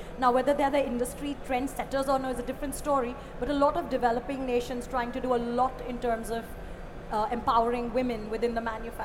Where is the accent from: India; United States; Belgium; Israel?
India; I'm from India originally